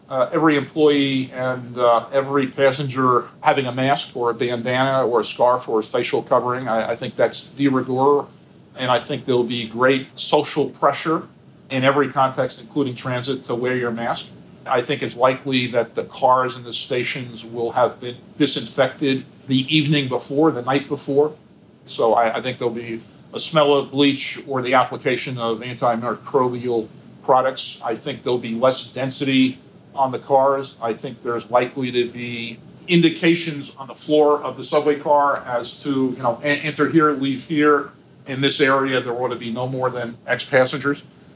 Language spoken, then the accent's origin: English; New York City, New York, United States; Look, I grew up in Queens, New York, riding the 7 train.